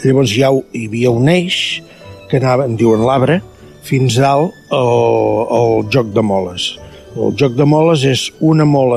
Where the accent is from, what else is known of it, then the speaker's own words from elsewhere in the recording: La Riera de Gaià, Catalonia, Spain; perquè jo sóc del molí de la Torre, que diuen, aquí a la Riera de Gaià, diuen del molí de la Torre